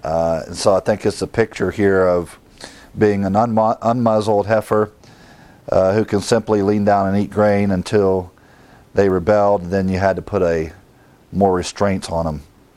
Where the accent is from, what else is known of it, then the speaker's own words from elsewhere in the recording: Ohio, United States; Growing up in Ohio, the farmers had to, in the spring, plow the ground in order to plant the seed.